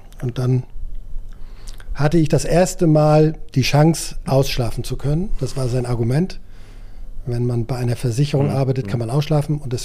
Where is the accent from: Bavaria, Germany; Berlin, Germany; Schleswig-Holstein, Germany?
Schleswig-Holstein, Germany; Main; born there; ich bin 1965 in Main gezeugt und geboren worden. Main liegt bei Flensburg, ist ein kleiner Ort.